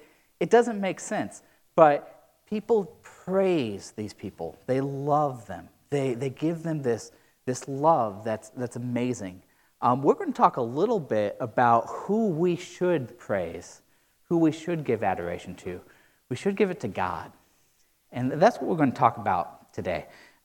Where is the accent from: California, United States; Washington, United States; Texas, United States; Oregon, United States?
California, United States; Los Angeles; also born or lived in Chattanooga, United States; I'm from Chattanooga, Tennessee. But I was only there 2 months. I spent most of my life in California and a lot of it in LA.